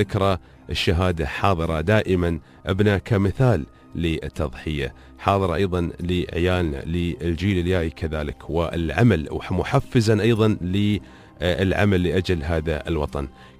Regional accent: United Arab Emirates; نفتخر به كاماراتيين

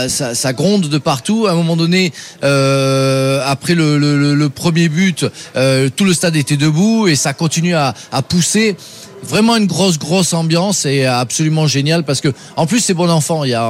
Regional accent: Marseille, Provence-Alpes-Côte d'Azur, France; born there; je me rappelle quand même que je suis né à Marseille, mais bon.

